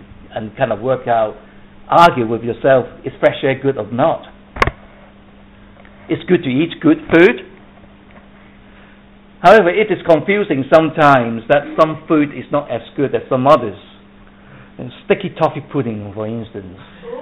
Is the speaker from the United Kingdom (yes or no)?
no; Hong Kong; When I was growing up in Hong Kong, and there were all tall buildings everywhere